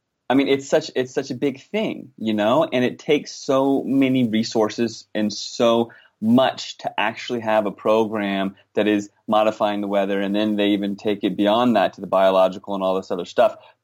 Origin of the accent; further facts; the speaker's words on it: Washington, District of Columbia, United States; I grew up in the Washington, D.C. area from the States, grew up on the East Coast